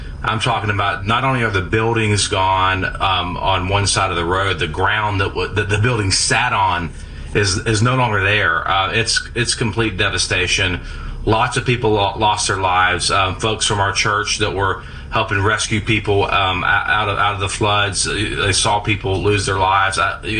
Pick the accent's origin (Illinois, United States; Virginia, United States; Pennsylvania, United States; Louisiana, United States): Louisiana, United States; I've been in a lot of floods. I mean, I'm from Louisiana.